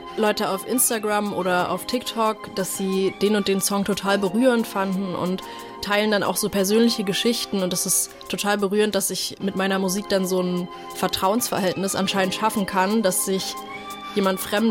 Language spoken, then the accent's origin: German; Stendal, Saxony-Anhalt, Germany; now in Lüneburg, Germany; Ich komme eigentlich aus Stendal, das ist in Sachsen-Anhalt bei Magdeburg. Und jetzt wohne ich in Lüneburg und studiere hier Rechtswissenschaften.